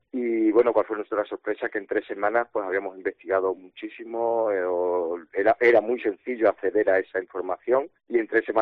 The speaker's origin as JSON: {"language": "Spanish", "town": "Cabeza del Buey", "region": "Extremadura", "country": "Spain", "tie": "born or raised there", "said": "Mi pueblo está pegando a Córdoba, se llama Cabeza del Buey, y no tenemos este problema."}